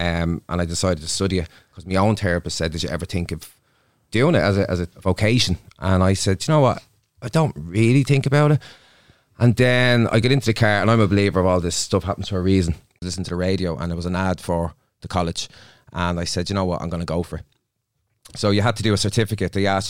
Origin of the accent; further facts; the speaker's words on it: Dublin, Leinster, Ireland; So I'm from Dublin